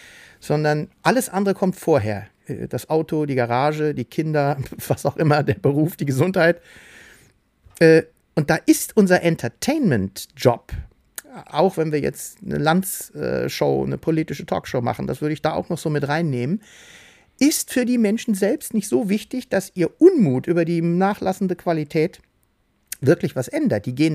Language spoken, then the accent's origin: German; Hamburg, Germany; Als Hamburger